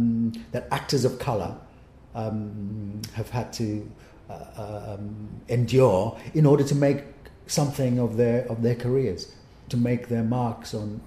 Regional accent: South Africa; I'm from South Africa

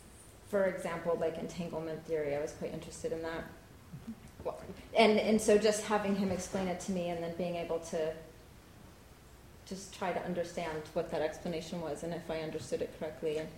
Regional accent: Arizona, United States; And I grew up in Arizona and needed to spend some time there.

